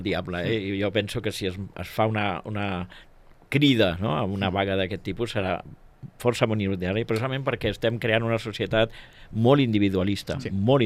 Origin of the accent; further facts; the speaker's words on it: Sabadell, Catalonia, Spain; els que venim de Sabadell veiem que, no critico Sabadell ara, no?